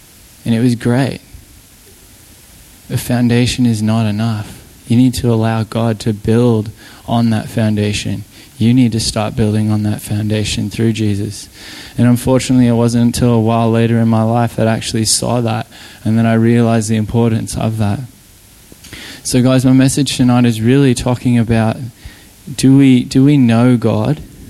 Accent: Canada; now in Australia; I grew up in Canada

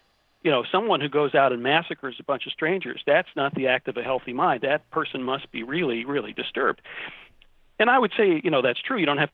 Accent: Chapel Hill, North Carolina, United States; a very angry man in my hometown in Chapel Hill, North Carolina

